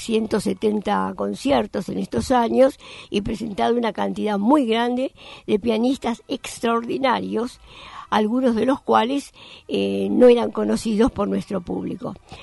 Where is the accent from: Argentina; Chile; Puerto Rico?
Argentina; viajé a mi país de origen, Argentina